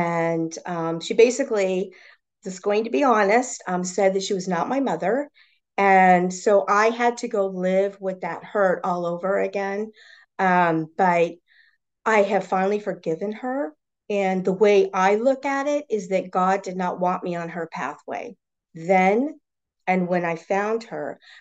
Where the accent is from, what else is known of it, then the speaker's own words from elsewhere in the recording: Colorado, United States; I actually, I went through, because being born and raised in Colorado, I went through the court system to try to find her.